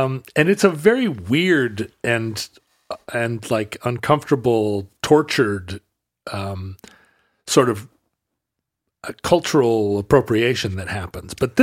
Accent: Wales, United Kingdom; But I am a Welshman, and by comparison, the Irish had it pretty good.

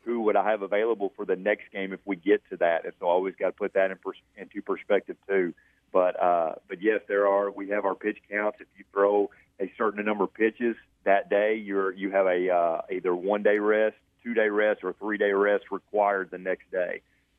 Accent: Missouri, United States; now in Alabama, United States; I'm originally from Missouri, and in Missouri, we have a one-game series in the playoffs.

